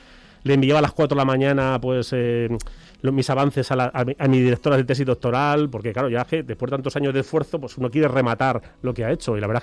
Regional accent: Leganés, Community of Madrid, Spain; Yo nací en La Paz, mis padres ya vivían en Leganés y yo nací en La Paz porque no había.

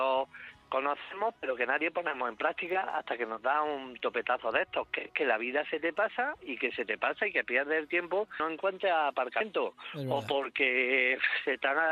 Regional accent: Spain; Porque como soy español, pues tú coges y dices, aquí reviento.

